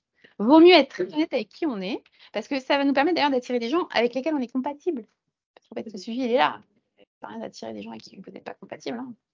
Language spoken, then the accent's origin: French; Nouvelle-Aquitaine, France; now in Paris, France; je viens de Charente-Maritime quand je suis arrivée à Paris